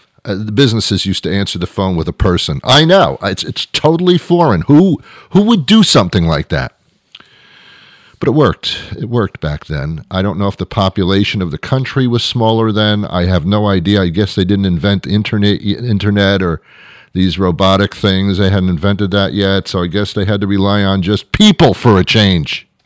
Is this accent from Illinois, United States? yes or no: no; New Jersey, United States; I lived in New Jersey. I was brought up in New Jersey. Don't hold that against me. I was brought up in New Jersey.